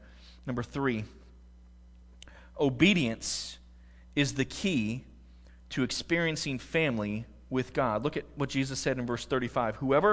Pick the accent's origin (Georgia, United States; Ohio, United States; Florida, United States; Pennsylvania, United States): Pennsylvania, United States; All right, I grew up in Pennsylvania. My dad was born and raised in South Philly. So we are Philadelphia sports nuts.